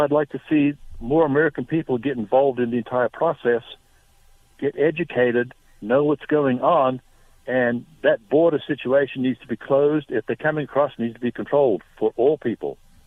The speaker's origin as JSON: {"language": "English", "town": "Beaudesert", "region": "Queensland", "country": "Australia", "tie": "born or raised there", "said": "And I've been told from my hometown where I grew up in Beaudesert, they've now opened the rifle range back up again, so people are out there practicing."}